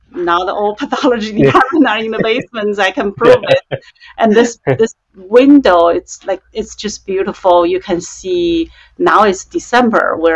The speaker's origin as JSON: {"language": "English", "region": "Beijing", "country": "China", "tie": "born or raised there", "said": "I grew up in Beijing, China, and in a family of diplomats."}